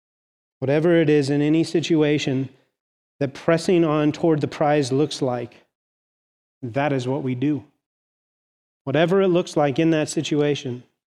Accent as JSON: {"language": "English", "town": "LaSalle", "country": "United States", "tie": "born or raised there", "said": "you can tell I grew up in LaSalle and where my temptations lie, right?"}